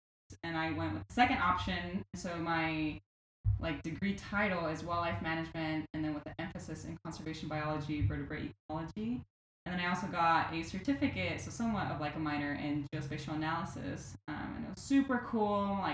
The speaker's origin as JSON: {"language": "English", "town": "Fontana", "region": "California", "country": "United States", "tie": "born or raised there", "said": "So I grew up in Fontana, California. That's in San Bernardino County."}